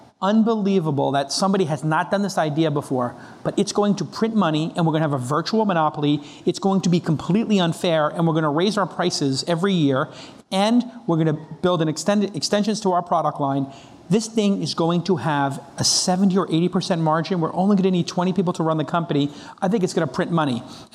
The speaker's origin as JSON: {"language": "English", "town": "Brooklyn", "region": "New York", "country": "United States", "tie": "born or raised there", "said": "Listen, I grew up in Brooklyn. I didn't go to Harvard. I didn't have a tech degree."}